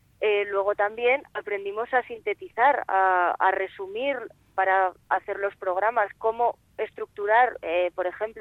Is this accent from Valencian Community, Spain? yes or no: no; Épila, Aragon, Spain; yo empecé en la radio en mi pueblo, en Épila, cuando tenía 11 años